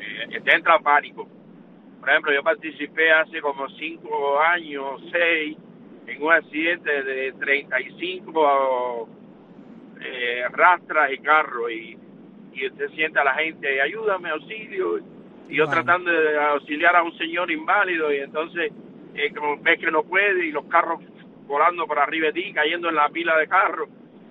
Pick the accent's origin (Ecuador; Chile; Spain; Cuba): Cuba; Yo bendiga a todo mi pueblo de Cuba y al colectivo de Radio Martí.